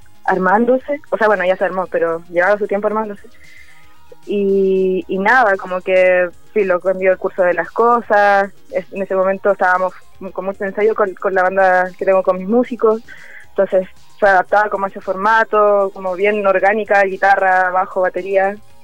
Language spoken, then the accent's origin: Spanish; Talcahuano, Biobío, Chile; now in Santiago, Chile; Yo me vine de Concepción, de Talcahuano, porque necesitaba cómo desarrollar esto que me gusta tanto hacer.